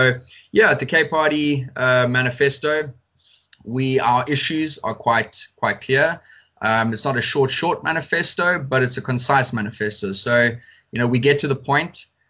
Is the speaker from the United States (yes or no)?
no; South Africa; These days in South Africa, everything is racist.